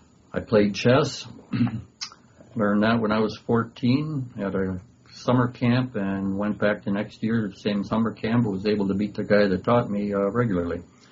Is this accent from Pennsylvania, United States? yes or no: no; Fond du Lac, Wisconsin, United States; I was born on Saturday, March 7th, 1942, in Fond du Lac, Wisconsin. It's a town about 30,000 people, and it was a comfortable place.